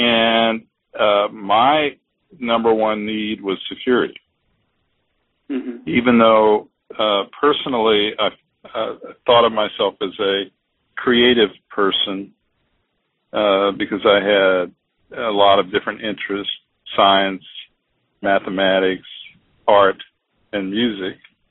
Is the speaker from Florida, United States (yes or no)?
no; New Orleans, Louisiana, United States; now in Cincinnati, United States; New Orleans. I was a chemistry major from Xavier University of Louisiana, which is located in New Orleans